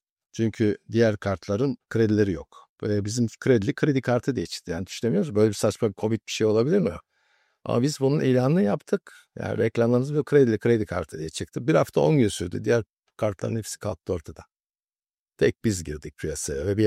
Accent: Istanbul, Turkey; Ben İstanbul doğumluyum. İstanbul'a başladım ilkokul

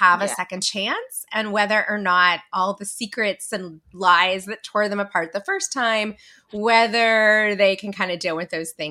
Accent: Montana, United States; now in Virginia, United States; No. I grew up in Montana, actually, of all places. Not a lot of people there.

